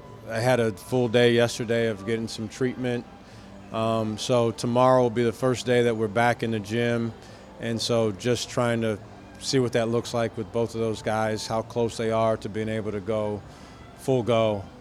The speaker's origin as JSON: {"language": "English", "region": "Ohio", "country": "United States", "said": "I'm from Ohio originally, so it's a little bit of a logistical nightmare for me"}